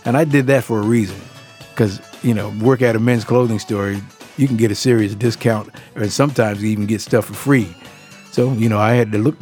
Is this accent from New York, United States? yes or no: yes; Kingston, New York, United States; I was born and raised back in Kingston, New York.